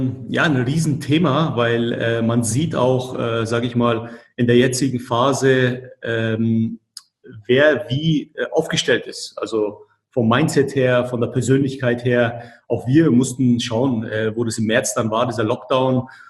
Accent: Markt Schwaben, Bavaria, Germany; also born or lived in Erding; Also ich bin geborener Erdinger, aufgewachsen in Marktschwaben, habe meine ganze Schullaufbahn in Marktschwaben gehabt

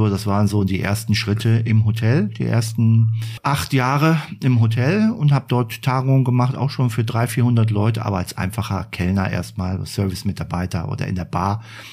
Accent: Düsseldorf, North Rhine-Westphalia, Germany; Ich bin in Düsseldorf geboren. Meine Eltern kamen beide aus Hamburg, leider beide verstorben. Und ich bin in Düsseldorf geboren, aufgewachsen. Hm. Und ich wohne auch noch in Düsseldorf-Benrath.

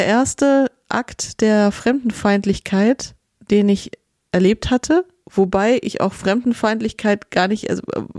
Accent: Germany; ich bin ja in Deutschland geboren und aufgewachsen, habe deutsches Abitur, habe in Deutschland studiert. Also das ist alles super, genau wie du sagst, total deutsch. Meine Familie kommt aber aus Ungarn

